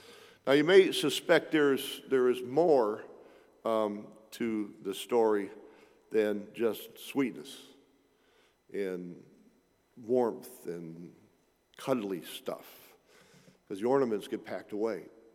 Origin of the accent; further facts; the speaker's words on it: Peoria, Illinois, United States; I grew up in Peoria. Now, in downtown Peoria, back in the old days, there was Bergner's on this side and there was Carson Peary Scott on this side